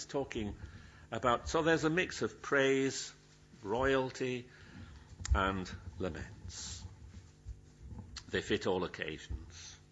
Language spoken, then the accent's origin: English; Yorkshire and the Humber, United Kingdom; accent: Yorkshire; And again, I leave my Yorkshire accent to be mocked at a later date in the car when we go home.